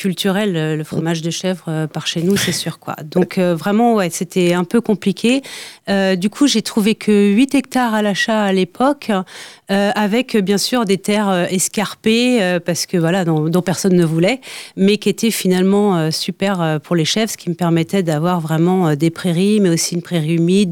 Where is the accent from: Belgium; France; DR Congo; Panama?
France; Brittany; Ouais, j'étais originaire du Finistère. Quand je suis partie 2 ans en Savoie